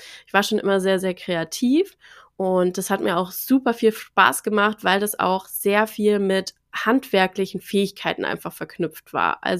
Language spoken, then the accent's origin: German; Frankfurt, Hesse, Germany; ich werde 37, lass es dir auf der Zunge zergehen. Ich komme aus Frankfurt, lebe in Frankfurt.